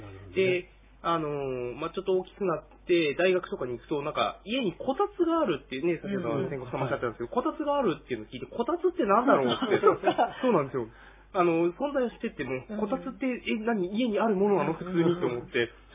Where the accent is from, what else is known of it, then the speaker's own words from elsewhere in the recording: Tsukigata, Hokkaido, Japan; 月形はやたらと雪が多いところで、一日ほっとくと、本当に家半分ぐらい埋まっちゃうので、